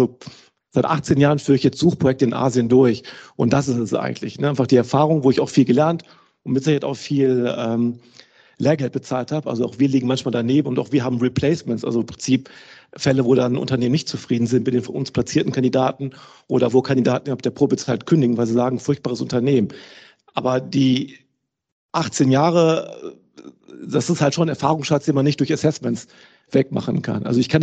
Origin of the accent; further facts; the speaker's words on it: Rhineland, Germany; Also ich bin Rheinländer, ne?